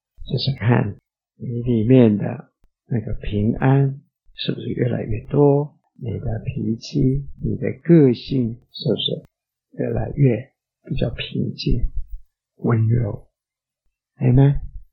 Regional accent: China; 这个树，我们中国人会用这个，有一种说法叫摇钱树，是吧？

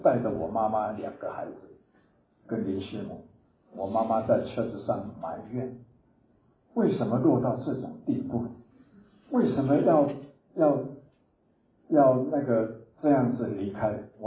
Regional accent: Taipei, Taiwan; 我出生在台北，我在台北受教育，我的一切都在我家里是做贸易的，在台北，我不可能离开台北，我是台北人，我是台北人，很骄傲。

